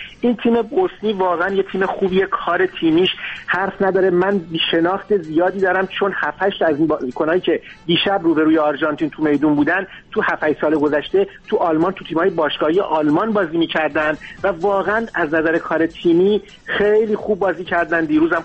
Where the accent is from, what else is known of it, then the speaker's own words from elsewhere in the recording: Iran; خب همه ما ایرانی هستیم